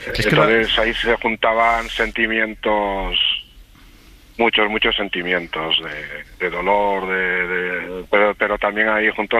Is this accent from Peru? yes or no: no; Castile and León, Spain; Yo soy de la Tedo, en la comarca de Aliste, al sur de la Sierra de la Culebra.